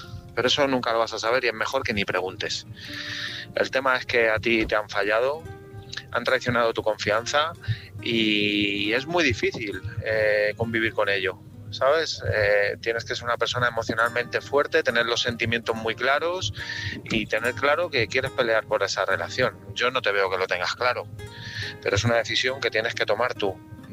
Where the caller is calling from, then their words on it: Madrid, Community of Madrid, Spain; de Madrid.